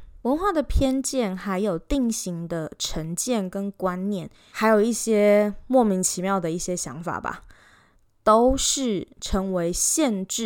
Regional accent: Taiwan; now in Australia; 我觉得身为一个台湾人在澳洲工作，面临在职场当中的种族歧视问题

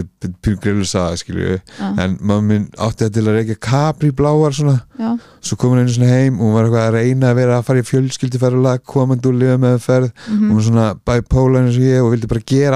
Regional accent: Sandgerði, Southern Peninsula, Iceland; moved away as an adult; og ég ættaður úr Sangeri á þegar það fyrst 24 árin í lífinu mínu og ég flutti þaðan

